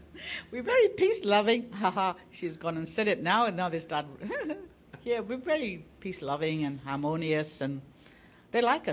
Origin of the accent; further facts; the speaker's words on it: Myanmar; English is a second language; now in New Zealand; Yeah, I came from Burma too. Yeah, long time ago.